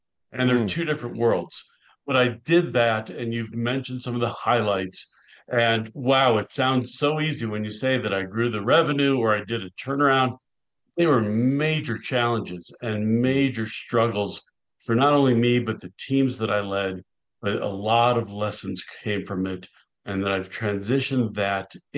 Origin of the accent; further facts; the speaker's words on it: Buffalo, New York, United States; I grew up on the East Coast in Buffalo, New York, which is outside of New York City by about 8 hours by car, one hour by plane.